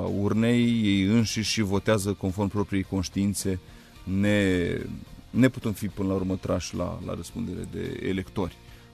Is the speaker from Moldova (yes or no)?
no; Romania; Am învățat foarte mult despre noi, ca români, am învățat foarte mult despre maturitatea noastră civică.